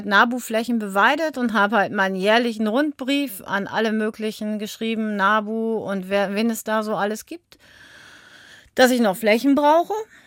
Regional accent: Barkhausen, Lower Saxony, Germany; Ich komme aus Barkhausen, das ist im Kreis Bad Essen.

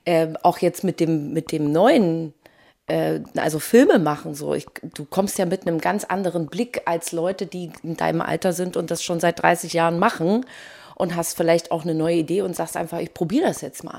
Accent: Pinneberg, Schleswig-Holstein, Germany; wir kommen irgendwie aus Pinneberg und aus dem Rand

